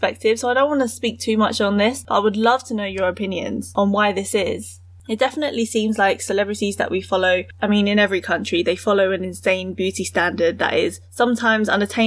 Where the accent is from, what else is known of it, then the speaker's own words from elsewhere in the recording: United Kingdom; born there; I'm British-born Chinese and I felt like Asian voices, particularly from East and Southeast Asia, weren't represented well enough in the UK media.